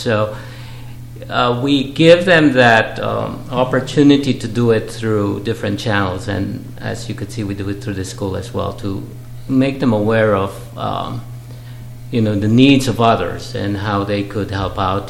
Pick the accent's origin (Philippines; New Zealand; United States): Philippines; Not really. I grew up in the Philippines.